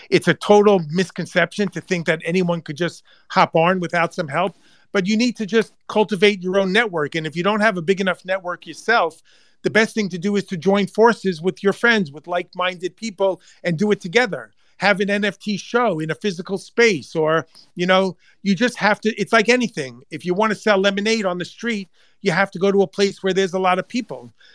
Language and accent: English; Long Island, New York, United States; born there; English is a second language; I struggle with English and I'm born in Long Island and my kids never let me forget how bad my accent is.